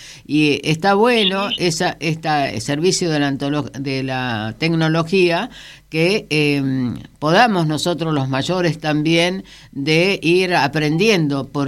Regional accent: Chaco, Argentina; que conoces el Chaco, de donde yo soy oriunda

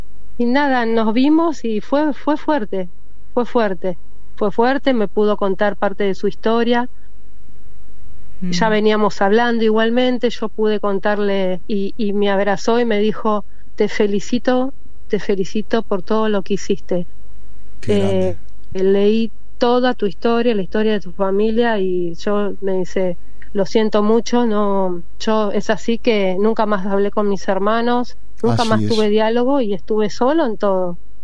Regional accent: Argentina; Sentí que soy argentina, amo mi país.

